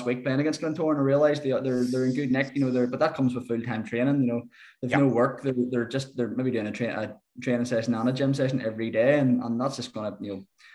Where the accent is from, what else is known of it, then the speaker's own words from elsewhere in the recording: Lisburn, Northern Ireland, United Kingdom; Yeah, so growing up, I'm obviously from Lisburn